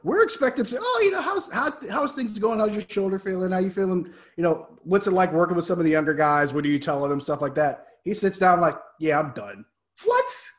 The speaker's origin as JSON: {"language": "English", "town": "Pittsburgh", "region": "Pennsylvania", "country": "United States", "tie": "born or raised there", "said": "I'm like, yeah, I'm actually from Pittsburgh, you know, born and raised, grew up in Pittsburgh."}